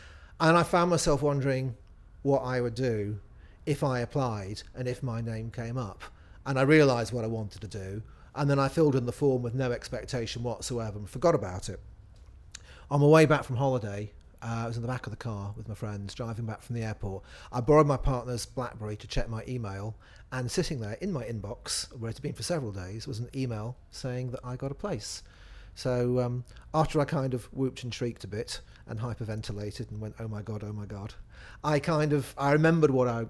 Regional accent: Nottingham, East Midlands, United Kingdom; I'm 47 years old and I'm from Nottingham.

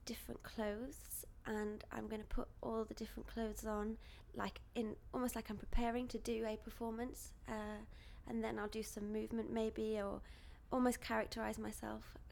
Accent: Yorkshire and the Humber, United Kingdom; born there; now in London, United Kingdom; I'm 22 and I was born in North Yorkshire and I now live sort of near London Bridge.

